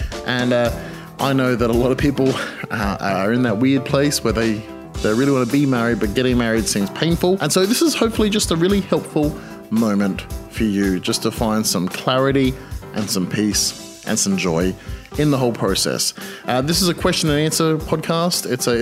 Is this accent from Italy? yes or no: no; Australia; I'm an Australian civil marriage celebrant, which means I marry people to other people.